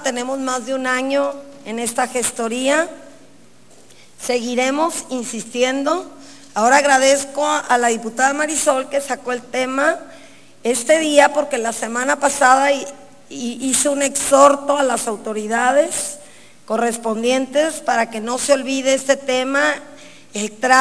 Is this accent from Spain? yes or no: no; Acaponeta, Nayarit, Mexico; Yo soy de Acaponeta, lo viví